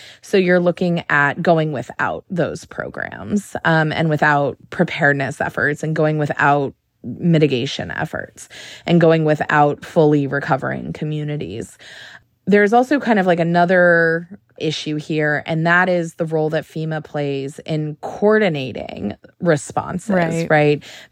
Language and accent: English; Maine, United States; I'm from Maine, for example, and we do not get disasters very frequently.